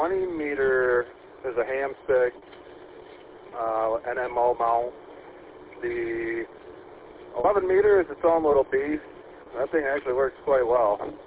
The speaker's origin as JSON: {"language": "English", "town": "Grand Rapids", "region": "Michigan", "country": "United States", "said": "Negative, I'm from Grand Rapids, working over here this side of the state, over."}